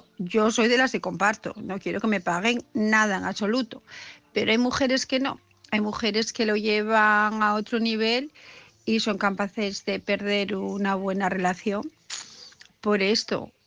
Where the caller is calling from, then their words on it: Asturias, Spain; de Asturias